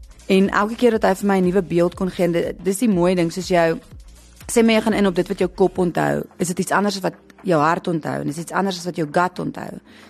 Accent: Paarl, Western Cape, South Africa; born there; Ek was gebore in die Parel, ek en my broer.

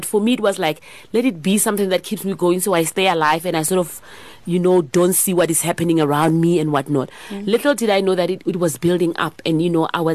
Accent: Soshanguve, Gauteng, South Africa; I came from Soshanguve and I came from a household where we were very, very poor.

